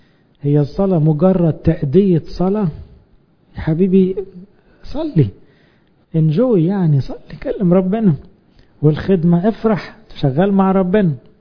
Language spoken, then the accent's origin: Arabic; Egypt; احنا بالذات كمصريين فينا عيب ان دايما خايفين الناس تاكل وشنا